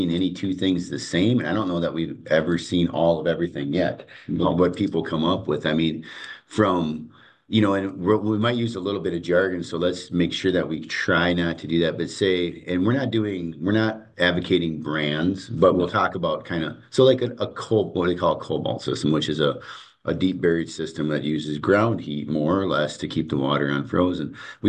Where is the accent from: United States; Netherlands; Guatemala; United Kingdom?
United States; Minnesota; Well, where I'm from, originally grew up on a small beef operation in Minnesota